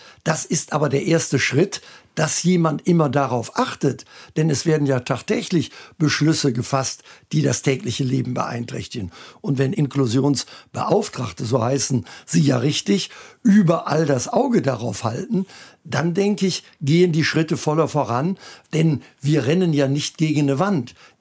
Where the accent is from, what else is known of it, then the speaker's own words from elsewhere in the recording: Rhineland, Germany; Das ist deshalb eine jibbelige Frage, wie ich als Rheinländer sage